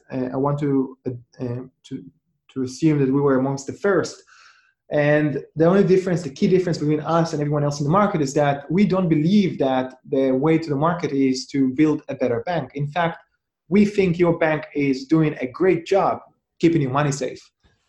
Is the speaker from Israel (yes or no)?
yes; Israel; English is a second language; moved away as an adult; now in United Kingdom; Originally, I'm from Israel. That's the origins of my great accent. I came to the UK about 6+ years ago